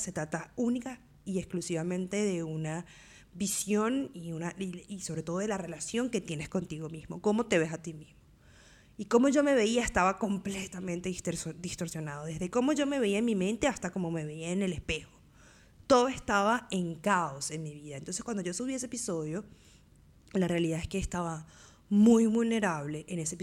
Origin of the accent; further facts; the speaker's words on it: Venezuela; now in Montevideo, Uruguay; yo soy venezolana, pero resido en Montevideo, en Uruguay, que es mi nuevo hogar, pero no había vuelto a Venezuela después de 6 años que emigré.